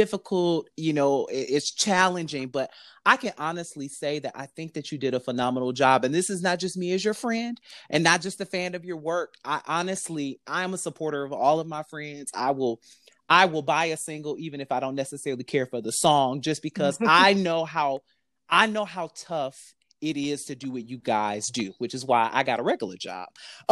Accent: Detroit, Michigan, United States; Growing up in Detroit, I did not have the same knowledge or appreciation for … as other people. And call it maybe because I grew up Baptist.

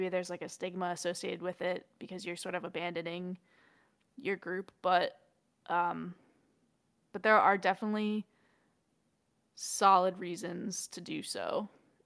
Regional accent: East Coast, United States; I definitely wanted to stay on the East Coast. I'm from the East Coast originally.

